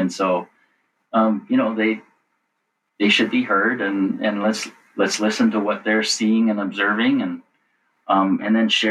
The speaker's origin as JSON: {"language": "English", "town": "Pine City", "region": "Minnesota", "country": "United States", "tie": "born or raised there", "said": "I talked about growing up on Cross Lake in Pine City, but my uncles, were the ones that got me out fishing."}